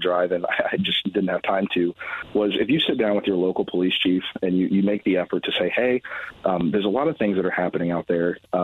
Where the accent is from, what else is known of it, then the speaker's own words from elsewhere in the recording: Indianapolis, Indiana, United States; I'm not naive enough to compare my hometown here in Indy and Memphis as the same place